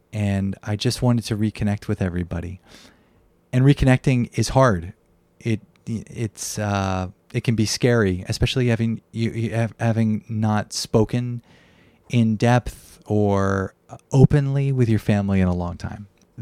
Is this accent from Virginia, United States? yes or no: yes; Virginia, United States; born there; I was born in Virginia. You were away from home.